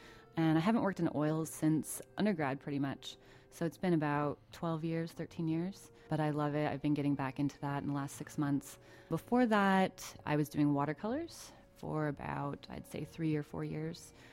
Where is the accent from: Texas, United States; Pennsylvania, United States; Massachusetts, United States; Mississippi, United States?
Pennsylvania, United States; Williamsport; I'm from Williamsport. I grew up in Loyal Sock, and I graduated from Loyal Sock High School in 2000.